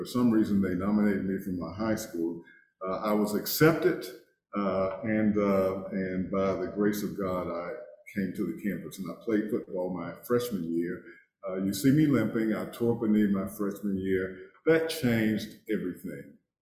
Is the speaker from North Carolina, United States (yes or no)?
yes; Greensboro, North Carolina, United States; I grew up in Greensboro. I attended all black schools through high school, graduated from Dudley High School in Greensboro.